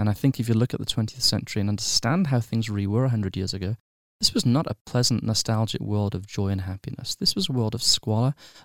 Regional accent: England, United Kingdom; I grew up in England to an Irish family. I learned English history.

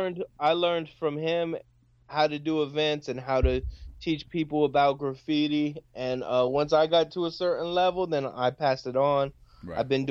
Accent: California, United States; now in Trenton, United States; I live in Trenton and my wife is a Philadelphia fan, but I'm originally from the Bay Area

